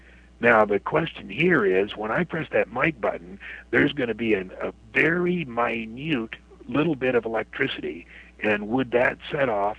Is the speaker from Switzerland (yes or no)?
yes; Geneva, Switzerland; I grew up in Geneva and brought a girl over, beautiful little French girl.